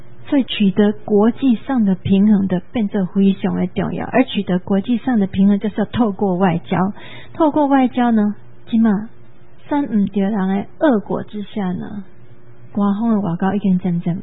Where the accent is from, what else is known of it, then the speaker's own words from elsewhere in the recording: Taiwan; 我们台湾人